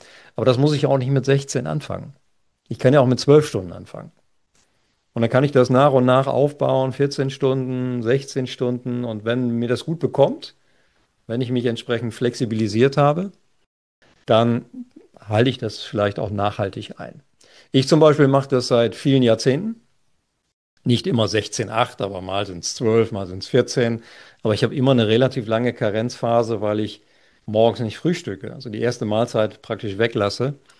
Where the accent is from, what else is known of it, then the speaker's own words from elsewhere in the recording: North Germany, Germany; sagt man bei uns in Norddeutschland, schwummerig